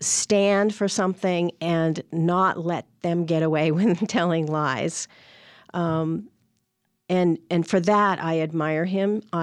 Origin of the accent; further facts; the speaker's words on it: Montgomery, Alabama, United States; I grew up in Montgomery, and George Wallace was the governor.